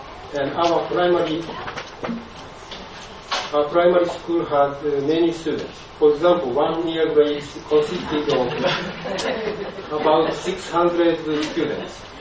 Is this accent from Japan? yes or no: yes; Kudamatsu, Yamaguchi, Japan; born there; English is a second language; I was born in February 1947, just after the end of World War II, at Kudama City in Yamaguchi Prefecture, located near Kyushu and along the seaside of Seto Naikai, Seto Uchi Sea.